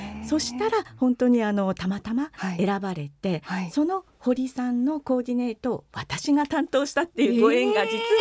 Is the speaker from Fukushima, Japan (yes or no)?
no; Nagasaki, Japan; 私が長崎の出身なんですね